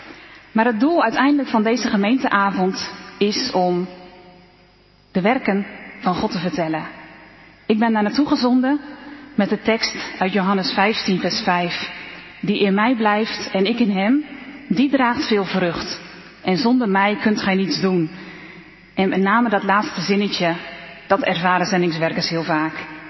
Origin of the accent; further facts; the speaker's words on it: Netherlands; Ja, ik kon vertellen dat … dat ik uit Nederland kom.